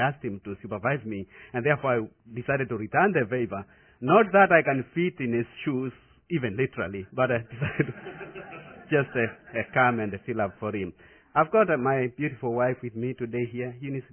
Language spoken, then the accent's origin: English; Kenya; I told him that I come from Kenya